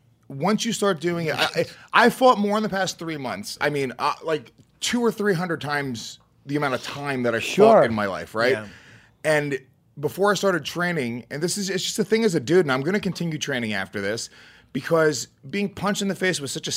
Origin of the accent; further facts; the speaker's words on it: Rockland County, New York, United States; I grew up in Rockland County.